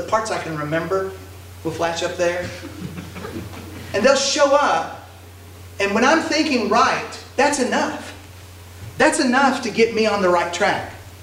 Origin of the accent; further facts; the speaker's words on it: United States; I get anxious as an American.